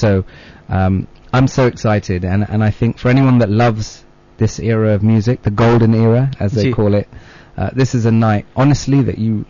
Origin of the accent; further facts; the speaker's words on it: United Kingdom; being British Asian, being born here